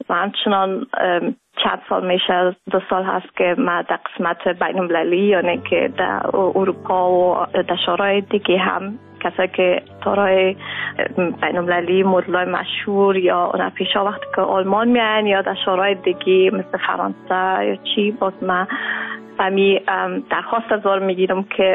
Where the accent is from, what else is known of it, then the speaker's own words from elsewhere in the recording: Kabul, Afghanistan; now in Netherlands; ما داخل سال 97 افغانستان را ترک کردیم، از کابل در پاکستان، از پاکستان ما آمدیم در آلند.